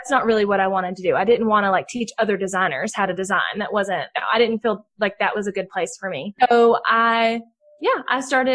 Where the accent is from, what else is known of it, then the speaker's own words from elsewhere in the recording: the South, United States; People assume I'm stupid because I'm Southern and it happens a lot and I'm used to it.